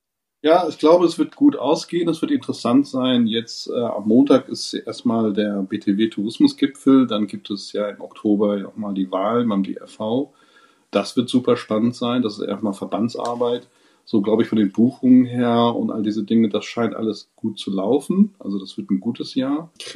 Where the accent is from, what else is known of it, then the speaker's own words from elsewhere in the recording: South Africa; accent: South African; first language English; German is a second language; Deutsch ist eine Fremdsprache für mich gewesen. Ich musste das mit 6 Jahren wirklich lernen. Meine Muttersprache ist Englisch und ich habe wenn ich müde bin oder mich da nicht bemühe, dann habe ich einen südafrikanischen Akzent. Ich habe sonst einen englischen Akzent.